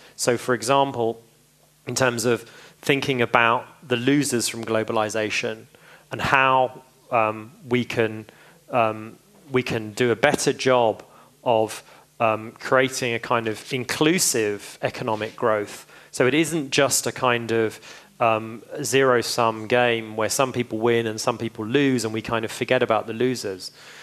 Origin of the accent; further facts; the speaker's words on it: United Kingdom; now in United States; I'm biased because I'm British and I live in America